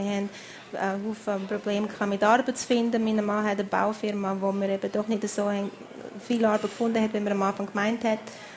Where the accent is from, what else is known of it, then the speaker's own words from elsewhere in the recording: Flumserberg, St. Gallen, Switzerland; moved away; Ich bin im Flumser Berg aufgewachsen und wo ich wohne, in Mount Green